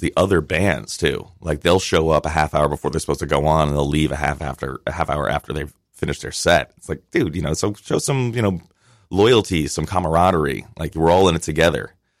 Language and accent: English; New York, United States; No, I grew up in Westchester County, so I would just every weekend or every Friday night just get on the Metro North down to the East Village